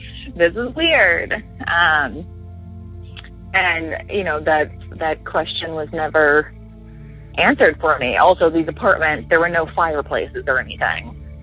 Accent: Alabama, United States; moved away; I don't live there now, but I'm from Alabama.

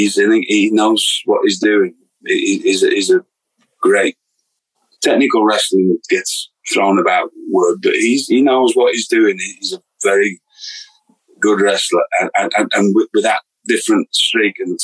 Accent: United Kingdom; moved away; Cause I came from Britain and people seem to think there's a British style.

